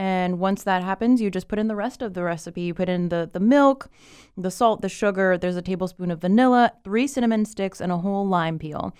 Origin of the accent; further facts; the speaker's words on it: Miami, Florida, United States; And so she brings it to our home. I'm from Miami.